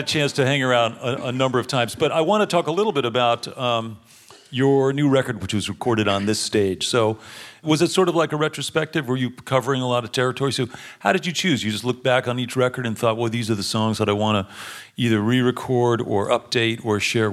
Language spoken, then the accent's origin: English; Colorado, United States; because we're hippies from Colorado.